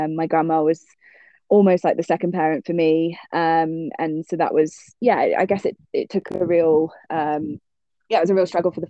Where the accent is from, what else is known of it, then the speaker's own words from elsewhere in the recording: Jamaica; also born or lived in Seattle, United States; growing up in Jamaica, I was actually born in the US.